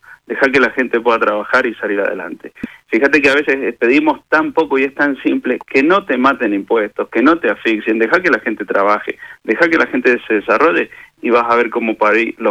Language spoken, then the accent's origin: Spanish; Argentina; nosotros somos argentinos, tenemos esa pasión.